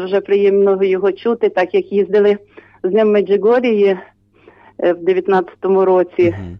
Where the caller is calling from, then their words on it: Zhytomyr, Zhytomyr Oblast, Ukraine; я із Житомира.